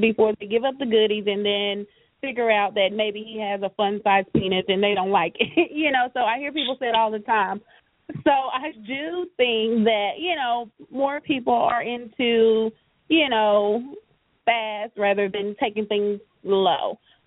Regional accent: the South, United States; I'm from the country. I'm from the South. I'm a small city from the South.

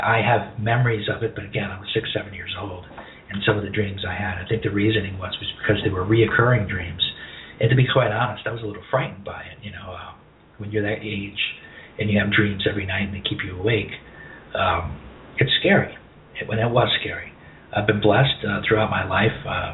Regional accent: New York, United States; Now, I grew up in the New York area, Westchester, and my two sisters, Debbie and Pam.

